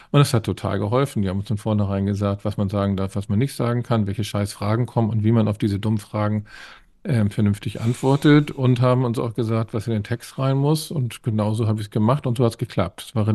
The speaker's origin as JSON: {"language": "German", "region": "Hamburg", "country": "Germany", "tie": "born or raised there", "said": "Ich meine, ich bin am Stadtrand von Hamburg aufgewachsen."}